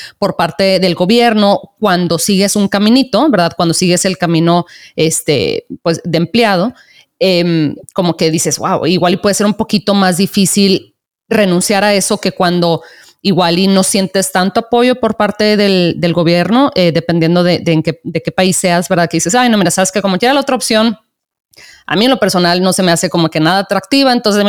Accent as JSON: {"language": "Spanish", "country": "Mexico", "said": "Yo soy de México y he viajado un par de veces a España, pero más como de vacaciones, ¿verdad?"}